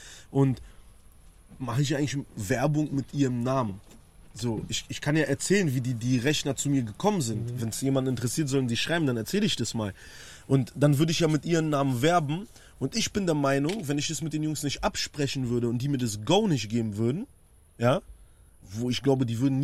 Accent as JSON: {"language": "German", "country": "Poland", "said": "Ich bin aus Polen"}